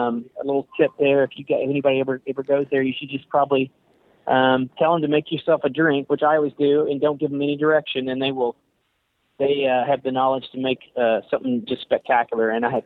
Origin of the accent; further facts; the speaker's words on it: Oklahoma, United States; from Oklahoma.